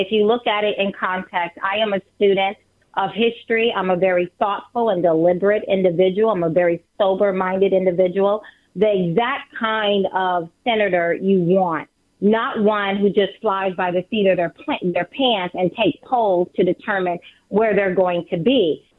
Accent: Deep South, United States; as a Black person growing up in the Deep South

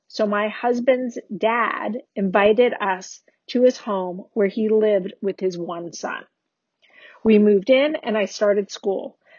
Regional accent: South Africa; moved away as an adult; I'm originally from South Africa.

